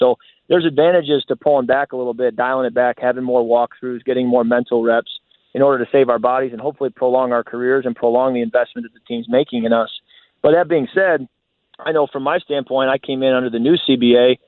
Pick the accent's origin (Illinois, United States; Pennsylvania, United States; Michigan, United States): Michigan, United States; And I grew up in Michigan and obviously followed the Detroit Lions.